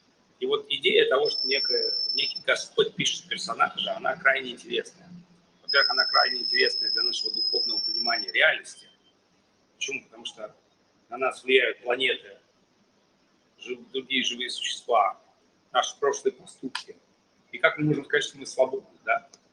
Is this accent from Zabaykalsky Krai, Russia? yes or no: no; Saint Petersburg, Russia; born there; в этой жизни я родился в Питере, где солнце вообще фиг увидишь, да?